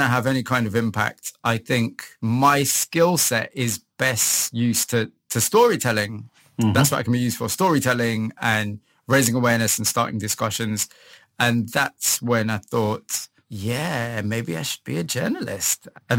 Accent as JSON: {"language": "English", "town": "Huddersfield", "region": "Yorkshire and the Humber", "country": "United Kingdom", "tie": "born or raised there", "said": "I was born in Huddersfield. I'd say very kind of average working class family. I'm the son of immigrants. So my parents came from Pakistan in the late 60s."}